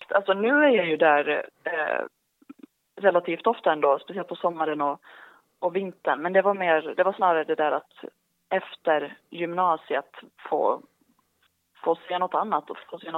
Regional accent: Vaasa, Ostrobothnia, Finland; speciellt som finlandssvensk, det finns ju otroligt mycket kultur där för att den har varit en relativt liten stad.

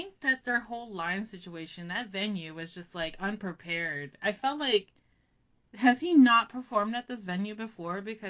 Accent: Seattle, Washington, United States; I mean, yeah, I'm from Seattle, so it was nice to see everything again

